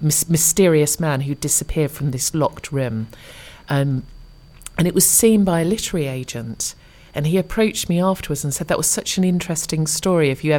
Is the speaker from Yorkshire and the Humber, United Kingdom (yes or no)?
no; Southend-on-Sea, East of England, United Kingdom; also born or lived in London; But I actually, I grew up in the Southend area